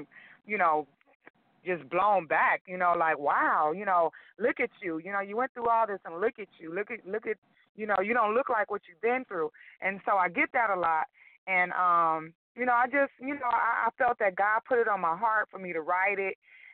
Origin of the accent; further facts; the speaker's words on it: Compton, California, United States; back then I had a lot of different challenges and things that I went through in my life just growing up in Compton.